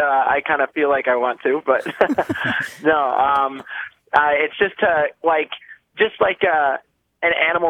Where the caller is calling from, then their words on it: Deer River, Minnesota, United States; I am calling from Deer River, Minnesota.